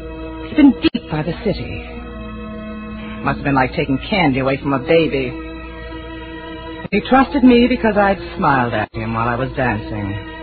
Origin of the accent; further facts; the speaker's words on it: Glens Falls, New York, United States; It's crazy, a crazy coincidence, but I come from Glen Falls, too.